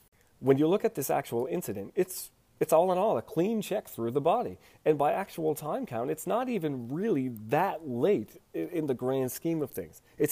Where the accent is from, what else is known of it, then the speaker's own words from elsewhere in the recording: Nova Scotia, Canada; I am from Nova Scotia, as you know. I'm a Maritimer. I've played hockey here. I grew up here.